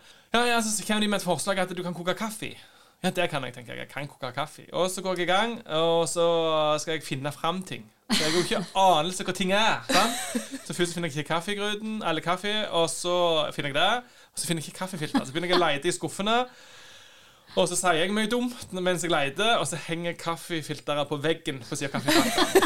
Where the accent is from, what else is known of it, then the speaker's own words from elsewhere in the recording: Nærbø, Rogaland, Norway; Kjem fra Nærbø på Bjørland.